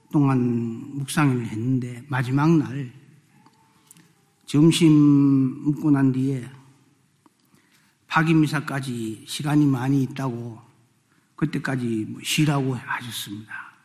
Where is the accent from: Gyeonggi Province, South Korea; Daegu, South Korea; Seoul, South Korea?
Daegu, South Korea; born there; 저는 6.25 전쟁이 한창 중이던 1950년에 저희 부모님이 대구로 피난을 가셔서 제가 거기서 태어났습니다. 난 지 사흘 만에 제 이모부님이 대부가 되어주셔서 영세도 받았습니다.